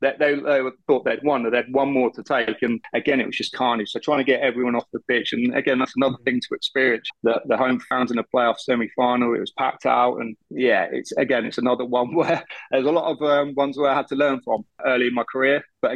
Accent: England, United Kingdom; And being English and coming from that, you know, mentality and the way we played, it was quite easy for us.

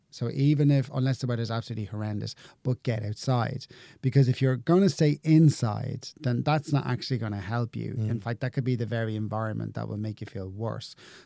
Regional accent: Dublin, Leinster, Ireland; I think because I grew up in Dublin, like bad weather was just like

